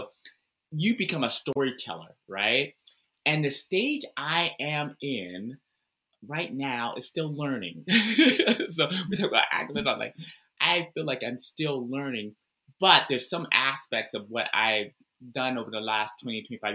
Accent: Altadena, California, United States; where I grew up at in Altadena, Pasadena, it was pretty privileged.

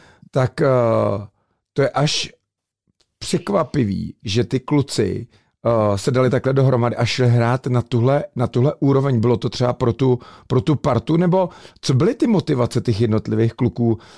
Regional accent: Plzeň, Plzeň Region, Czechia; já jako samozřejmě Plzeňák

